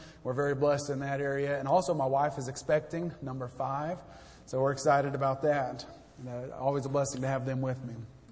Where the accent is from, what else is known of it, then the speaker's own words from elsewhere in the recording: El Paso, Texas, United States; born there; I am from Texas, born in the city of El Paso, actually. My mom and dad were both born and raised here in Fort Worth, or in the Fort Worth area. And so I always consider Texas home. I'm always proud to be a Texan.